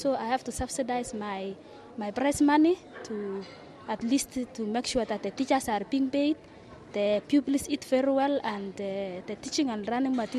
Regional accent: Kenya; I'm a Kenyan.

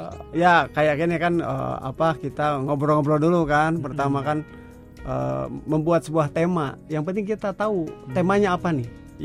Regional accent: Bandung, West Java, Indonesia; born there; Ya saya kebetulan lahir di Bandung.

